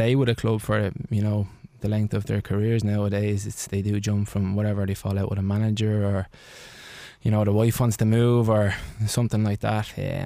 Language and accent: English; Ireland; growing up in Ireland